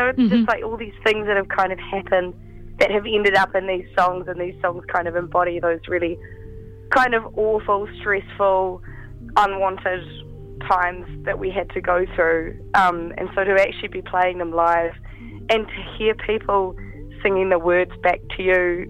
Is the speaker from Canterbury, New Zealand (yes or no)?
yes; Christchurch, Canterbury, New Zealand; in Christchurch, my hometown, this week